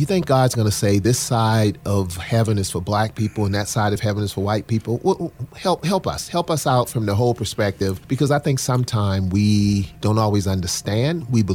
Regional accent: Charleston, South Carolina, United States; because I'm from Charleston, South Carolina in the 60s.

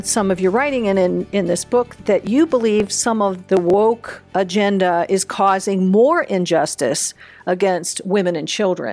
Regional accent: Raleigh, North Carolina, United States; I was reading a report this morning, and I'm from Raleigh, North Carolina, and this is a safe city in general.

